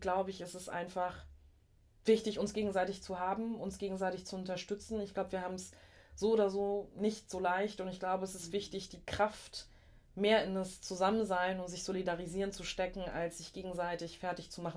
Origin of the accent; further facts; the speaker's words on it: Schleswig-Holstein, Germany; ja, sowas gibt es in Berlin, aber nicht bei uns in Schleswig-Holstein.